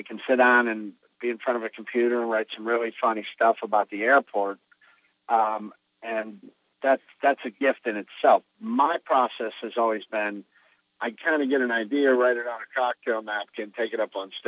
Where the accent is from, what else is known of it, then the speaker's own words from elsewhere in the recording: Pittsburgh, Pennsylvania, United States; Originally Pittsburgh, Pennsylvania.